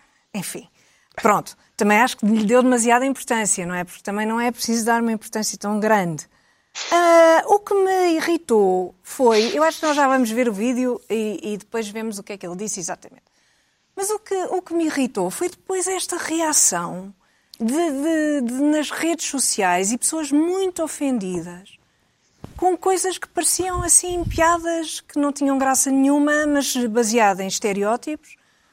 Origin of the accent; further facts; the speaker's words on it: Lisbon, Portugal; Eu sou lisboeta